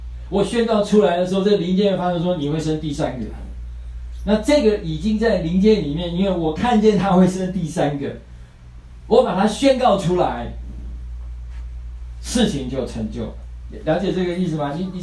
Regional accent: Taiwan; 我跟你讲啊，我们台湾人啊，有很多都是爱在心里口难开啊

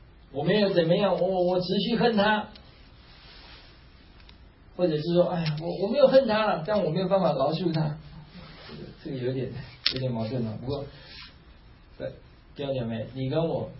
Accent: Taiwan; 哦，我们台湾话叫“加西郎”哦

